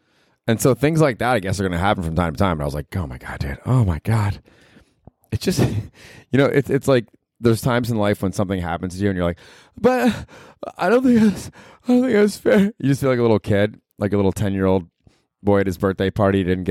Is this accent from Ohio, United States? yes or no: yes; Ohio, United States; I'm from Ohio, but I can support this, I guess.